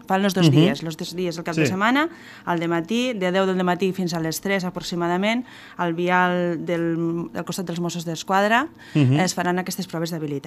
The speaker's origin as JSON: {"language": "Catalan", "region": "Catalonia", "country": "Spain", "said": "Només parlarem de Catalunya, de la cultura catalana i de com som els catalans."}